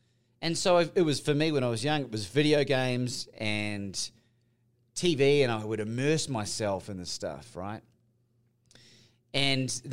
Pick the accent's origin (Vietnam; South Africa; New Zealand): New Zealand; Christchurch, Canterbury; I'm from New Zealand originally. I'm half and half. So if people are going, hey, he doesn't sound like Steve Irwin, it's because I'm half and half.